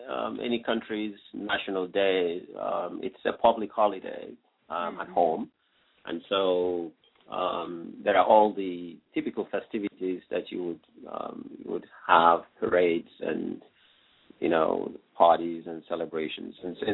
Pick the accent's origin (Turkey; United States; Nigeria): Nigeria; You know, my home country, Nigeria, is celebrating its 52nd independence.